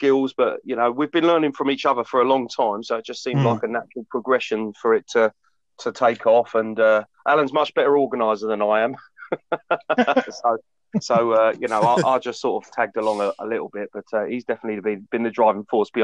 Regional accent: East of England, United Kingdom; I grew up in Essex, in a rural part of Essex, and I've always been sort of in love with the woods and everything like that. So certainly around Epping Forest, that's where I was brought up.

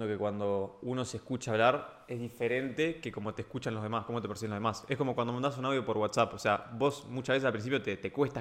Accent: Mar del Plata, Buenos Aires Province, Argentina; now in Buenos Aires, Argentina; Ya de principio, cuando me vine a vivir de Mar del Plata acá, cambiaron un montón de cosas.

